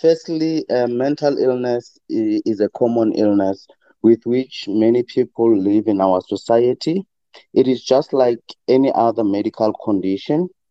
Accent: Soweto, Gauteng, South Africa; now in Angola; I was born and bred in Soweto. And yeah, I studied medicine in Cuba and I'm currently working in Angola

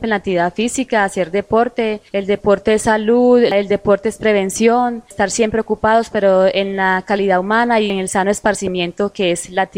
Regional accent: Caucasia, Antioquia, Colombia; now in Guarne, Colombia; soy netamente de Caucasia y todo lo que hago es para que mi municipio quede bien, porque soy de Caucasia y ahora estoy en Guarne, pero Caucasia es mi vida.

